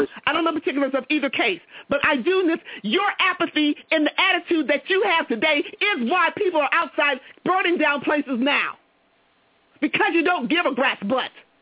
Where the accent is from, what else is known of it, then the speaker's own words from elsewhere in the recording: Hubbard, Ohio, United States; I'm from Hubbard, Ohio. I'm going to call them out. And all they wanted to do was buy a house inside the city in which we were raised. My family has been there 80 years.